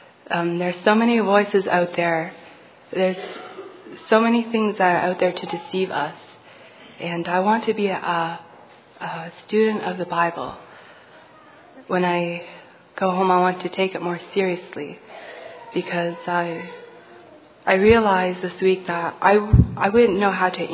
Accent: Ontario, Canada; I'm from Ontario, Canada.

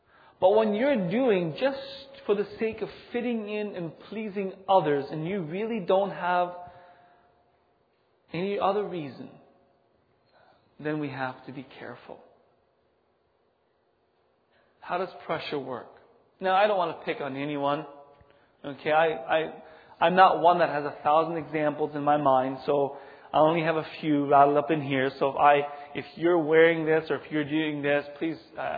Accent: Mexico; you can just imagine, I'm coming from Mexico, I'm isolated, now I'm coming to a great big world where technology at that time was just wow. Like I didn't know TV existed until I came here.

